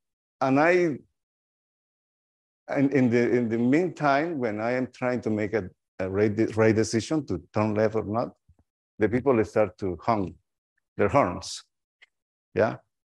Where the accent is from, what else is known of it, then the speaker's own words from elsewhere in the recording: Guatemala; moved away as an adult; also born or lived in Costa Rica; I am originally from Guatemala. I was born and I was ordained as deacon and priest in Guatemala. And after that, I was elected and consecrated bishop in Costa Rica. Yeah, and I moved to Costa Rica in 2003.